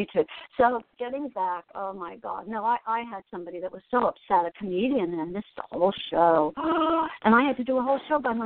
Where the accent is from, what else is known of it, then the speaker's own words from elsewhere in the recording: Asbury Park, New Jersey, United States; moved away as an adult; also born or lived in San Diego; I was raised in Asbury Park, New Jersey, and in my early 30s, my brother Billy took me, my guitar, and my suitcase, and I flew into San Diego. And I stayed in San Diego for 28 years.